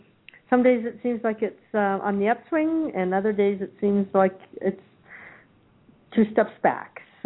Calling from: Arizona, United States

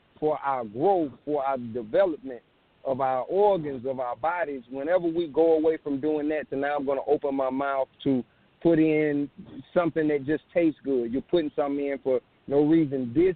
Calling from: South Carolina, United States; I'm calling from South Carolina.

